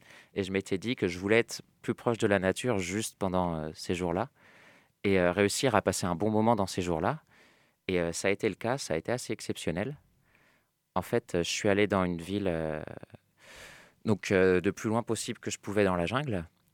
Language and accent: French; France; Mais bon, je leur ai dit qu'en tant que Français, moi, je faisais les vacances de la Toussaint.